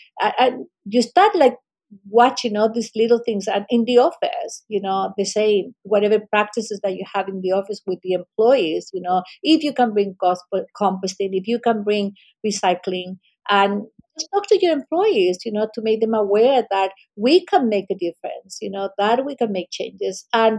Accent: Chile; English is a second language; I come from Chile, we have an incredible ocean all along the country.

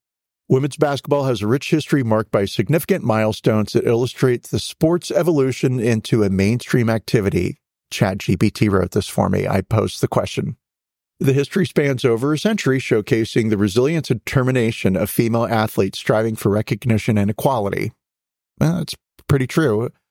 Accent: North Carolina, United States; And I'm from North Carolina enough to know that when I see two A's together, it's pronounced double A and not AA.

